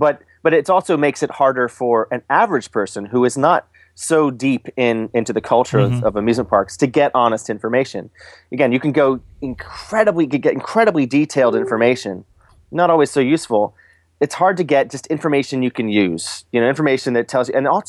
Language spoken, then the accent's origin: English; Florida, United States; I grew up in Magic Kingdom. I was a child of the early 70s in Florida.